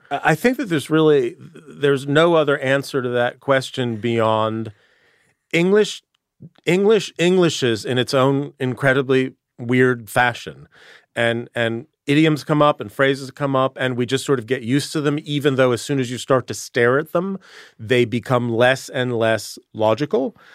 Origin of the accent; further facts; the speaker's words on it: United States; I'm patriotic American.